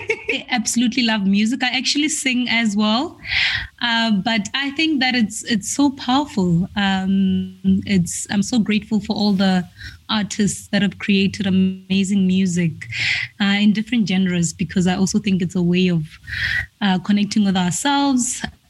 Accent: Ramadikana, Limpopo, South Africa; also born or lived in Johannesburg / Cape Town; So I was born and raised in Limpopo province, a rural area called Ramadikana, and eventually moved to Joburg and studied in Cape Town for my undergrad and current postgrad.

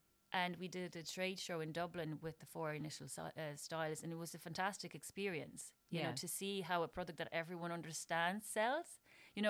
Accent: Poland; English is a second language; now in Ireland; So it's myself … Alex. We are both originally from Poland, but we met in Galway through some mutual friends.

